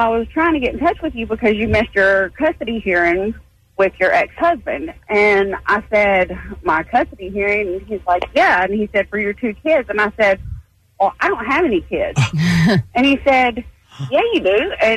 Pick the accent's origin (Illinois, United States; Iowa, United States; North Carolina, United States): North Carolina, United States; I'm from Cabarrus County, so I went to Central Cabarrus.